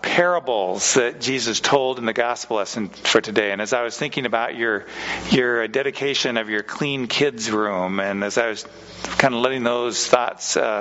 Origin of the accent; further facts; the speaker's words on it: Seattle, Washington, United States; But when I was growing up, my family, I grew up in Seattle